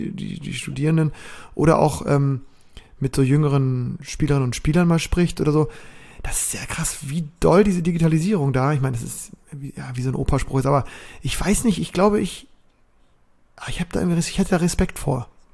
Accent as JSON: {"language": "German", "region": "Bremen", "country": "Germany", "said": "Ich hab da als Bremer immer noch so ein bisschen die Sommerferien so ein bisschen eigenständig geplant."}